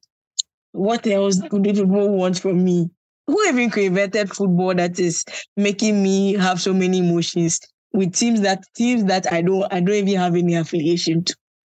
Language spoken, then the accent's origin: English; Ghana; Like, and I am a Ghanaian.